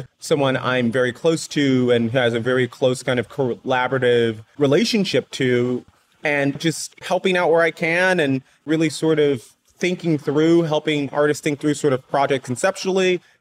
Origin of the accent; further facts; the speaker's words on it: Chicago, Illinois, United States; now in New York, United States; I grew up in Chicago. I was super interested in politics.